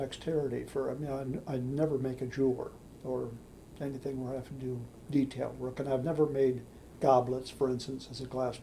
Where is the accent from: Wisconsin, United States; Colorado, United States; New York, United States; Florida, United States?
Wisconsin, United States; Beloit; and I grew up in Beloit, Wisconsin.